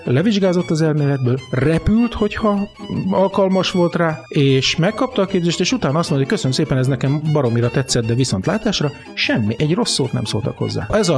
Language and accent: Hungarian; Mohács, Baranya, Hungary; also born or lived in Pécs, Hungary; Pécsen én baranyai születésű gyermek vagyok. Mohácson születtem, ott is jártam egy évig gimnáziumban, csak elköltöztünk Pécsre.